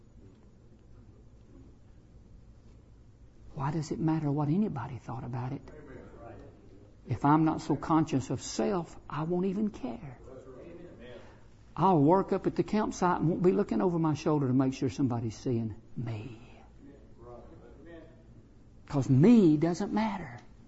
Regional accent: Arab, Alabama, United States; When I came here from Arab, Alabama, Ryan, Alabama, Joppa, Alabama, Hogjaw, Alabama.

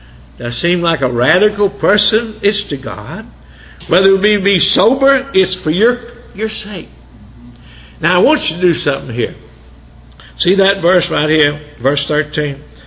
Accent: Alabama, United States; Doris and I, when we were growing up in Alabama, we knew a preacher there.

